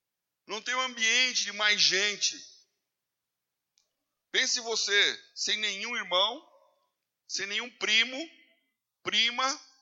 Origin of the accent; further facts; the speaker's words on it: Brazil; Ela falou, de onde você é? Sou do Brasil.